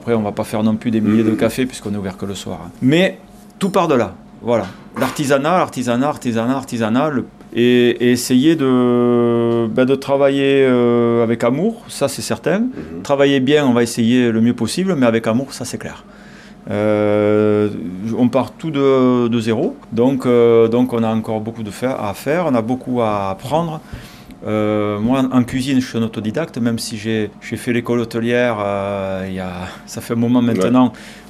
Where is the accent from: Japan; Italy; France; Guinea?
France; Vic-Fezensac, Occitanie; now in Mont-de-Marsan, France; depuis que je suis à Mont-de-Marsan, depuis 27-28 ans, ben je fais travailler les commerçants montois, les commerçants de ma ville natale, de Vic-Fezensac